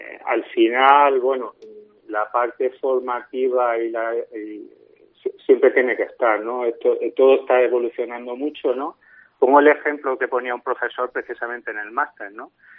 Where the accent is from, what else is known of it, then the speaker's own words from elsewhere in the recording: Alcaudete, Andalusia, Spain; now in Madrid, Spain; Sí, Alcautech, en honor a mi pueblo, Alcaudete. Yo la verdad es que hace más de 25 años que no vivo en Alcaudete, pero bueno, tiene esa parte, la raíz nunca se puede perder, ¿no?